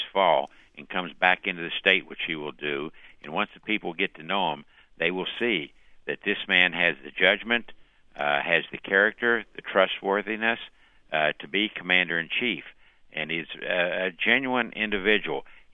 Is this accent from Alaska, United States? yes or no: no; Beckley, West Virginia, United States; He was there back in March in my hometown of Beckley.